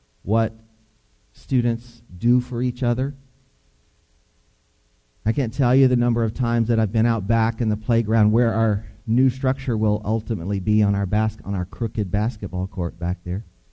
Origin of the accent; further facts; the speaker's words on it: Deep South, United States; I grew up in the Deep South, and we would often, I don't know about often, but we would have times where we would call them testimony services